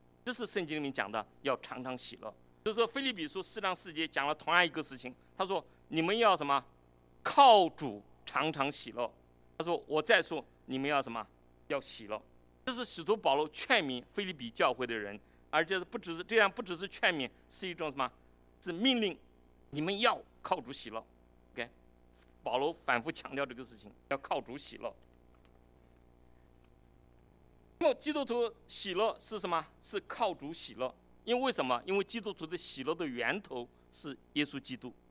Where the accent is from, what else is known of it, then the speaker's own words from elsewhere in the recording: China; 也不是我们中国人讲的什么阿 Q 精神